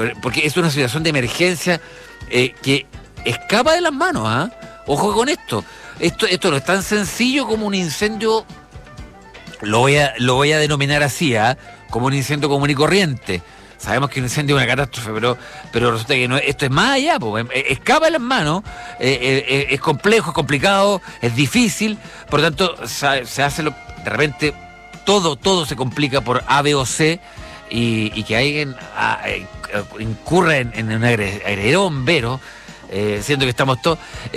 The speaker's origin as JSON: {"language": "Spanish", "country": "Chile", "said": "no vamos a decir que somos así los chilenos"}